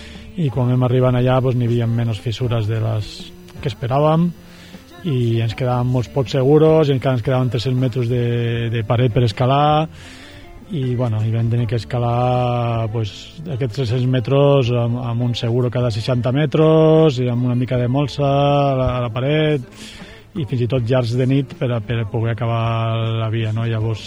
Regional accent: Sentmenat, Catalonia, Spain; des de ja el meu poble quan ja tenia 14 anys m'escapava i sortia de Sentmenat a Sabadell fent autostop

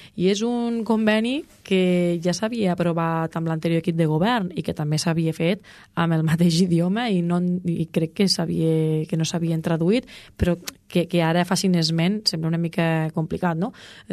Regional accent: Catalonia, Spain; nosaltres som catalans, defensem el català ultrança

